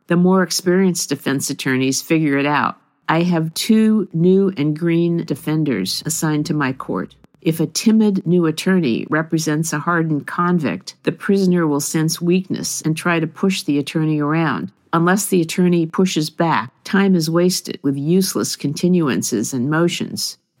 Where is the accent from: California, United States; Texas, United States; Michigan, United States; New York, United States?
California, United States; Los Angeles; I grew up on the West Side, went to UCLA on the West Side, raised my family on the West Side, and still lived on the West Side.